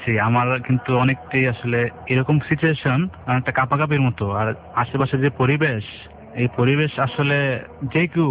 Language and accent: Bangla; Comilla, Chittagong Division, Bangladesh; now in Dhaka, Bangladesh; কুমিল্লা থেকে এসেছি আর আমি ধানমন্ডিতে থাকি